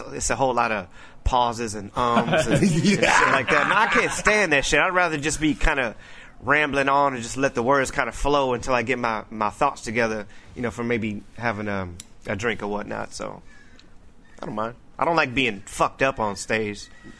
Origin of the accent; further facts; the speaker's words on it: Lansing, Michigan, United States; No, I'm actually from Lansing, Michigan.